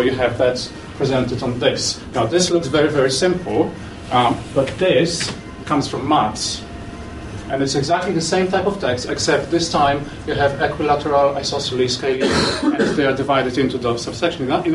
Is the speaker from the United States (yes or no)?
no; Hull, Yorkshire and the Humber, United Kingdom; I come from Hull in Humberside